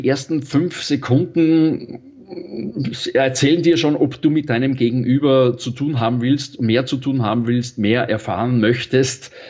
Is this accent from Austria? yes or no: yes; Salzburg, Austria; Ich bin ein waschechter Salzburger Stierwascher, lebe in der Stadt